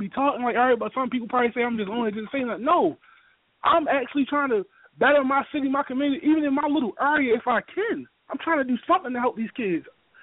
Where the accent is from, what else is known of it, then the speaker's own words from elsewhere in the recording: Baltimore, Maryland, United States; I'm from East Baltimore, man. Bel Air Urban.